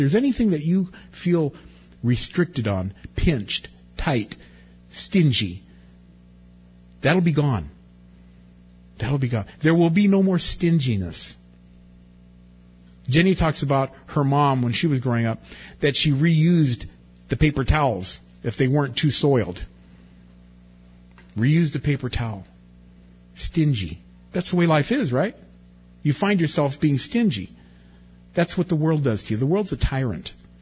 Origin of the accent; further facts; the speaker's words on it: Wilmington, United States; when I was growing up in Wilmington, Wilmus, grapes were not bought that frequently. They were expensive. We didn't have a lot of money.